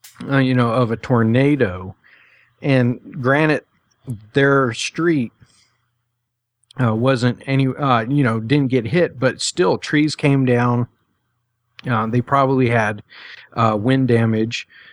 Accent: California, United States; I grew up in California, and it's I want to say 16 hours to go from the top of the state down to the bottom of the state.

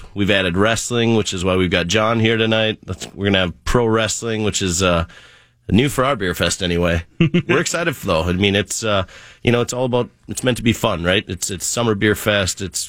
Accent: Grand Forks, North Dakota, United States; from my hometown up in Grand Forks, North Dakota, Half Brothers Brewing Company.

